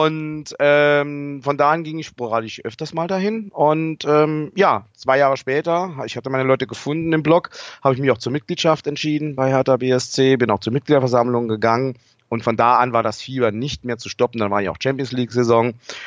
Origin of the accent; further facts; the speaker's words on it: Saarland, Germany; now in Munich, Germany; bin jetzt 53, komme aus dem Stamm, aus dem Saarland, gebürtig, habe dort meine ganze Jugend durch selbst Fußball gespielt, wenn es auch nur auf dem Aschenplatz in der Kreisliga war.